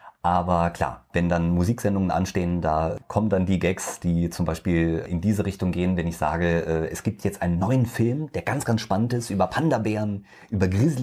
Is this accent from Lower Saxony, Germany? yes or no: no; Hesse, Germany; bei uns in Hessen auf der Kerb. Also ich komme aus Hessen ursprünglich.